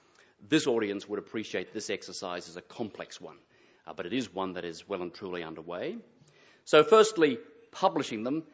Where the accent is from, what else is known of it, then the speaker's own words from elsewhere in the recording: Australia; I will be very proud as an Australian